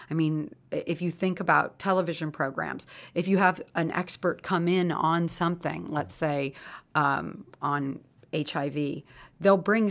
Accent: United States; accent: American; moved away; And I also have certain opportunities because I have an American accent.

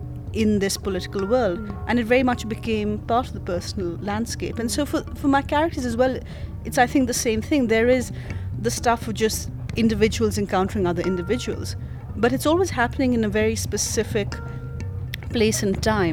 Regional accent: Pakistan; that's not really unusual if you're growing up in Pakistan

